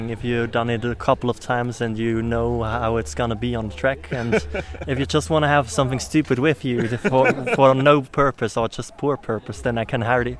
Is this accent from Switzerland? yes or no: yes; Switzerland; English is a second language; From Switzerland.